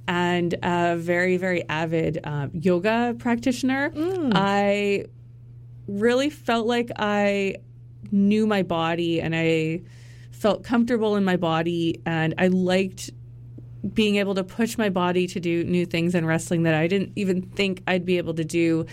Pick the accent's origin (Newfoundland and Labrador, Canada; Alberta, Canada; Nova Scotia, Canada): Alberta, Canada; Edson; I'm from Edson, Alberta, a small town in Alberta.